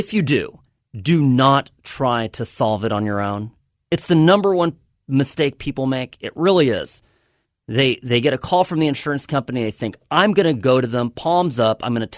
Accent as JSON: {"language": "English", "town": "Irvine", "region": "California", "country": "United States", "tie": "born or raised there", "said": "Here at home in California, where I grew up in Irvine, my mom buys a new car"}